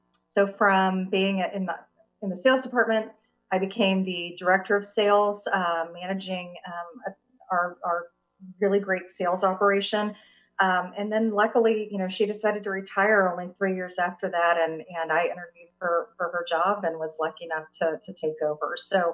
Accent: Topeka, Kansas, United States; now in Kansas City, United States; this seemed like the next best thing, a big city to move to after growing up in Topeka.

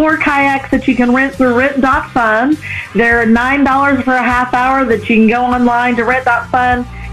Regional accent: Bay City, United States; I'm from Bay City. I'm the Parks and Recreation Director for the city of Bay City.

